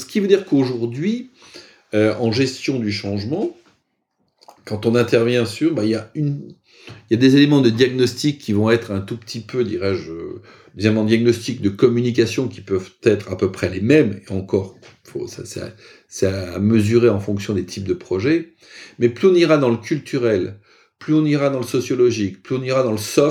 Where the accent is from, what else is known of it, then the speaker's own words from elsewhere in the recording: France; en tant que français